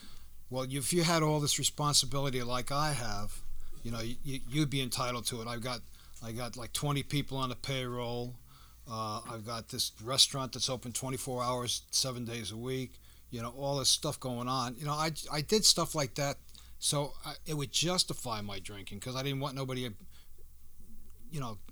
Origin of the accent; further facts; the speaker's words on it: Leeds, New York, United States; also born or lived in Catskill; I was born in August 7th, 1955 in Catskill, New York, in the old hospital when it was open back then. And I was raised in Leeds, New York.